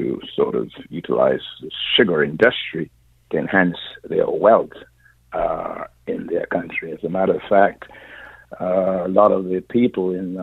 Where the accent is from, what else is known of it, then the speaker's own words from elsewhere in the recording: Trinidad & Tobago; I am from Trinidad. I grew up on the estate, my family, of one of the biggest slaveholders in the Caribbean, William Hardin Burnley.